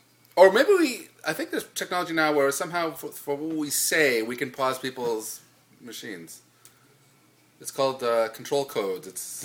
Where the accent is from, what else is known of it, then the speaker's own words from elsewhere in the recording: Canada; we are Canadian. This is done in Toronto, Canada.